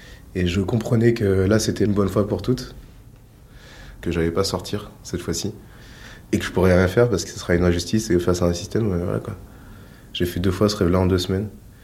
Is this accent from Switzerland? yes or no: no; South-West France, France; je suis né dans le Sud-Ouest, je suis grandi dans une école catholique